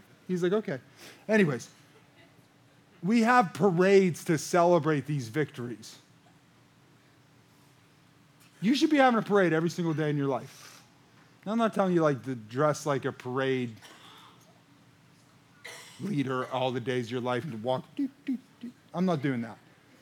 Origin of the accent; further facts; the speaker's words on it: United States; Listen, I'm an American second. I live here, but I know where I'm going to live. I'm so blessed that I get to live in this country